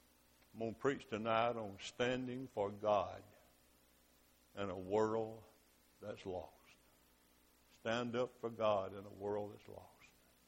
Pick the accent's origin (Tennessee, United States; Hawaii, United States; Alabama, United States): Alabama, United States; Hamilton; Little town of Hamilton, Alabama. I grew up in Mayberry, USA. I mean, the little town of Hamilton was just like that.